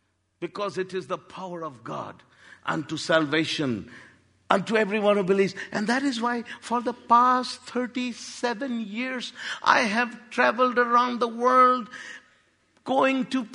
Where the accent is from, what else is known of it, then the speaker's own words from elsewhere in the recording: Pakistan; I'm Middle Eastern, but I grew up in Pakistan.